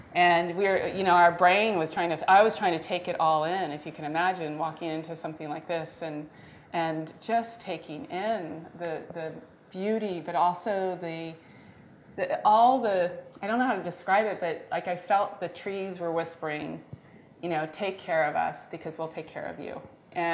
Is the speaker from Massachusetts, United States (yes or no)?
no; California, United States; Here I grew up in Northern California, and I had no idea where Hopland was.